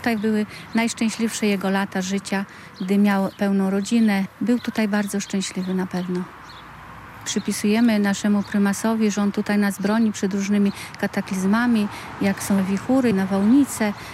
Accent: Zuzela, Masovian Voivodeship, Poland; Jestem rodowitą Zuzelanką. Tutaj się urodziłam, tu mieszkam

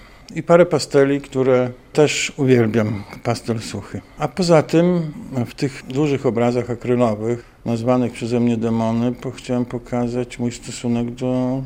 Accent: Białystok, Podlaskie Voivodeship, Poland; Od zawsze jestem białostoczaninem.

